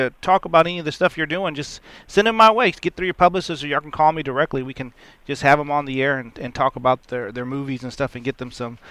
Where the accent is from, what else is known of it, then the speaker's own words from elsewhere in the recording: Long Beach, California, United States; I grew up in Long Beach, so.